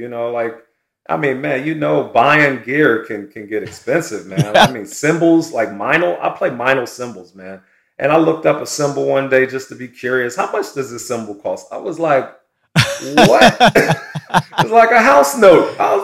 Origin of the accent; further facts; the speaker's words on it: Philadelphia, Pennsylvania, United States; we grew up in Philly. All of us grew up playing in Philly together.